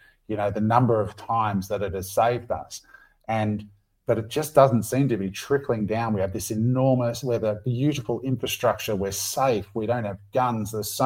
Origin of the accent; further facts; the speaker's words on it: Australia; I grew up in Australia, sang the national anthem every week at school, you know.